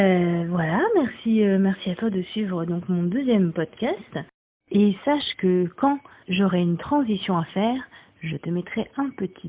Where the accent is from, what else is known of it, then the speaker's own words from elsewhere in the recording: Normandy, France; moved away as an adult; j'ai grandi en Normandie